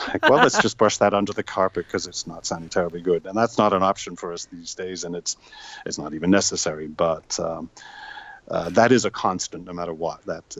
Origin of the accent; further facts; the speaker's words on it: United Kingdom; moved away as an adult; now in United States; my first 20 years before I came to the States. And of course, it's part of the furniture for any kid growing up in Britain.